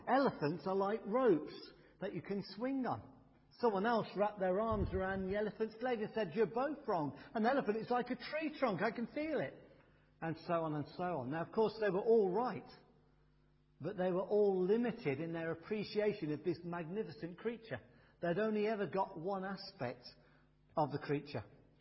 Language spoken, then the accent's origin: English; Midlands, United Kingdom; I grew up in the Midlands, and one of the places we used to go was the Malvern Hills.